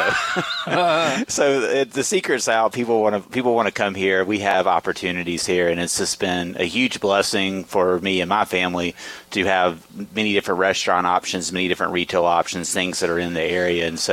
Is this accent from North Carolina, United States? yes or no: yes; Garner, North Carolina, United States; I'm originally from Garner, but we've lived here now for 16 years.